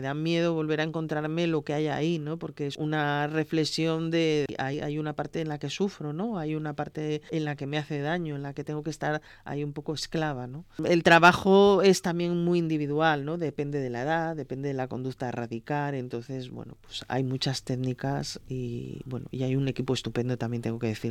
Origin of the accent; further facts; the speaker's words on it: Torrelavega, Cantabria, Spain; De ilustre torrelavegense, como soy de Torrelavega, ¿no?